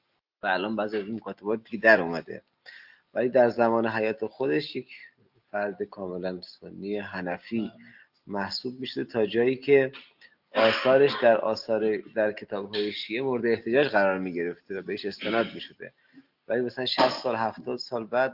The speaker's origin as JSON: {"language": "Persian", "region": "Qom", "country": "Iran", "said": "ما از قم اومدیم"}